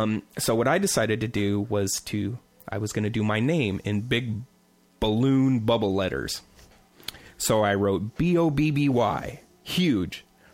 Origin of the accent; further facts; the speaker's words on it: Brownsville, Oregon, United States; So the story is where I grew up in Oregon. Is in a little town called Brownsville, and there was a hill.